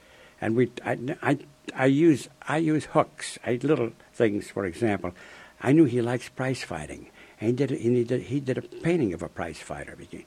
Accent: Chicago, Illinois, United States; Remember, I came from Chicago

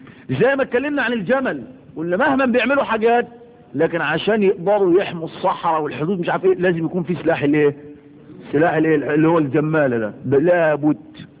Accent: Egypt; عشان يركب عندنا في مصر هنا

